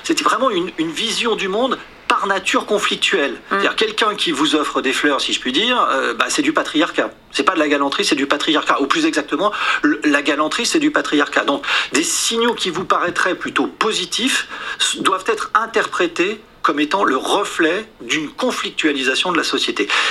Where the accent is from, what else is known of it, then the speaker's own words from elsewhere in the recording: France; je suis français et que les Français sont champions du monde du temps passé à table.